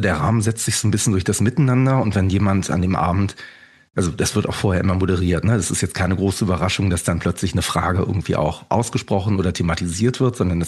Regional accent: Krefeld, North Rhine-Westphalia, Germany; born there; also born or lived in Cologne / Düsseldorf; now in Solingen, Germany; ich bin kein Ursolinger, ich bin tatsächlich in Krefeld geboren, habe in Köln studiert, habe dann lange in Düsseldorf gelebt mit meiner Frau zusammen und wir haben hier in Solingen ein Haus gefunden

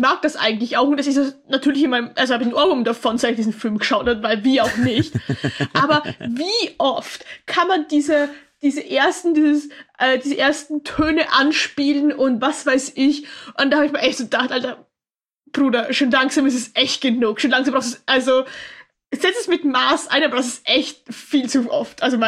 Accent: Austria; Ja, gut, ich komme aus Österreich.

